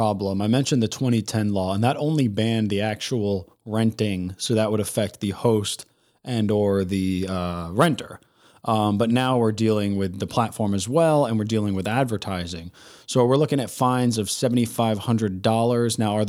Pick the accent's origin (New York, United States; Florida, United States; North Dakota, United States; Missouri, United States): New York, United States; Well, I grew up in New York